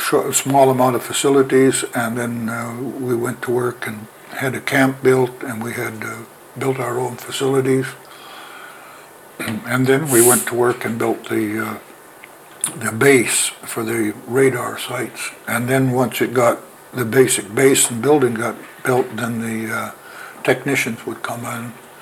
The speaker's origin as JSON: {"language": "English", "town": "Colchester", "region": "Ontario", "country": "Canada", "tie": "born or raised there", "also_born_or_lived": "Windsor", "said": "I was raised in Colchester, Ontario, which was a village-type community, not too far from Windsor, and there was a mixed, many mixed immigrants in that area, nationalities and immigrants."}